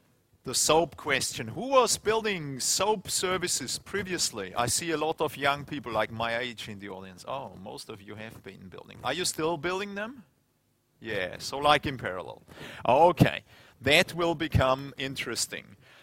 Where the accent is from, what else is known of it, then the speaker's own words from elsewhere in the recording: Austria; English is a second language; I'm from Austria originally. I'm not a native English speaker.